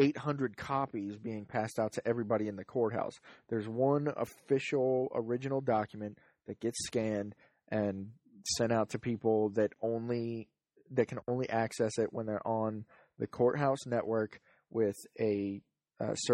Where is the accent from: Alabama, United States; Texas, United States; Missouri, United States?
Alabama, United States; Yeah, I remember when Knology first started in my hometown, all they did was telephone service.